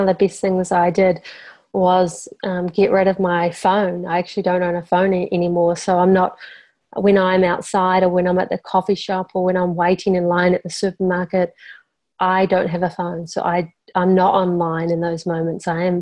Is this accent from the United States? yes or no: no; New Zealand; now in Australia; And I come from New Zealand and there's no snakes.